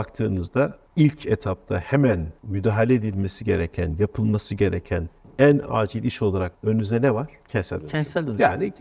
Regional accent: Adıyaman, Turkey; Bakın 6 Şubat'ta, ben Adıyamanlıyım. 6 Şubat'ta benim doğduğum ilçenin %75'i yok oldu.

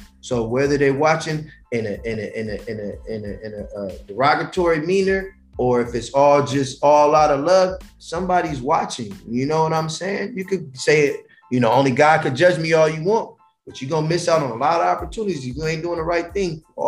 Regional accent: California, United States; Listen, I am in Houston, Texas right now. I'm from California.

